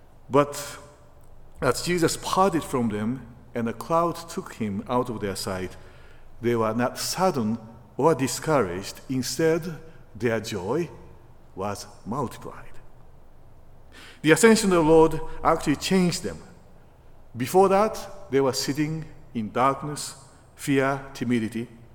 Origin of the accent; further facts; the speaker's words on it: Japan; English is a second language; moved away; And you know, I am from Japan, and this means that I am away from my family and friends most of the time.